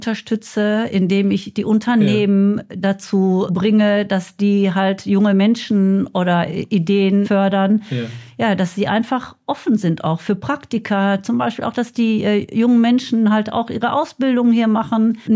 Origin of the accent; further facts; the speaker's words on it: Bochum, North Rhine-Westphalia, Germany; ich bin ja in Bochum aufgewachsen und ich bin auch im Eistreff aufgewachsen.